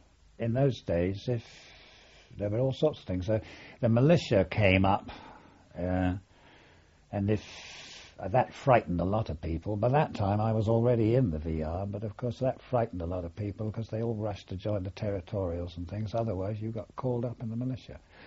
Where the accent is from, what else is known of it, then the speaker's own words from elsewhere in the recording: Freshwater, South East England, United Kingdom; born there; I was born in Freshwater in the Isle of Wight.